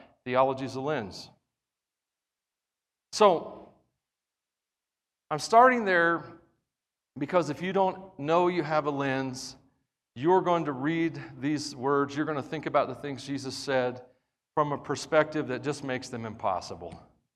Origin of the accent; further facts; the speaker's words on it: United States; And I love being an American.